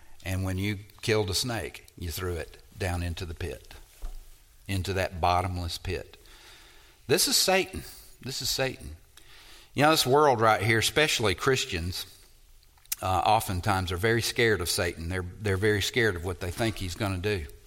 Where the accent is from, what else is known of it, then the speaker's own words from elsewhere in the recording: Mississippi, United States; You know, I come from Mississippi, and I know exactly what that means. Because we didn't have, at one point in my life, we didn't have indoor plumbing and bathrooms.